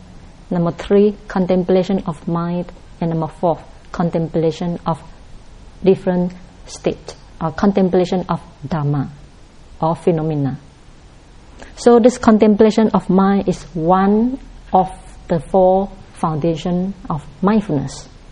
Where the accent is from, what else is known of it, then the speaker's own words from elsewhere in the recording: Myanmar; I come from Burma.